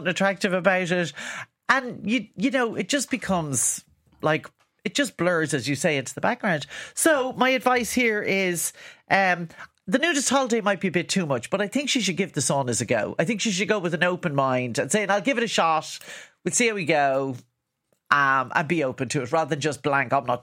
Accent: Ireland; I think being Irish, we do have like a lot of hang-ups about our bodies and nakedness and sex.

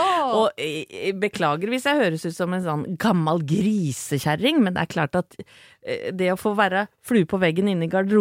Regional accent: Åsgårdstrand, Vestfold, Norway; jeg kommer fra Åsgårdstrand, og vi har ikke noe hockey hockeymiljø i Åsgårdstrand.

